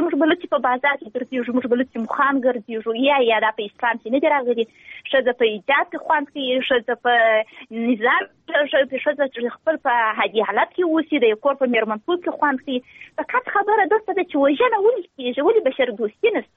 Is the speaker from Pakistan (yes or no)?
no; Helmand, Afghanistan; زه خپله یو خور یم، دا یم د یو هلمند اوسېدونکی یو، زه خپله د هلمند اوسېدونکی یم.